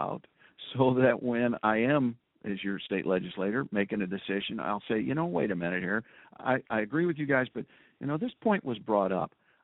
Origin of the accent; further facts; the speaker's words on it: Detroit, Michigan, United States; now in Traverse City, United States; Nope, born and raised in Detroit. Grew up listening to WJR and Ernie Harwell and all of those guys